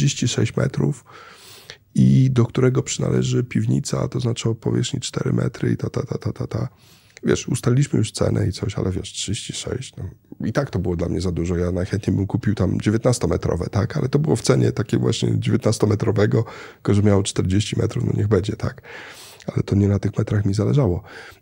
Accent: Łódź, Łódź Voivodeship, Poland; born there; Ja urodziłem się w Łodzi, miałem rodzinę

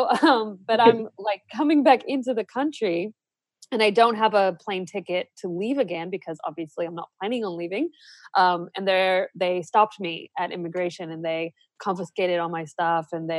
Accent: United States; moved away as an adult; now in Australia; so I am American and I, you know, moved to Australia

